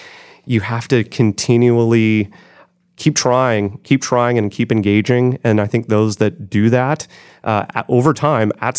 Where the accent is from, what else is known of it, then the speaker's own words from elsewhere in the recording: Salem, United States; One of my best friends is a dentist in my hometown of Salem.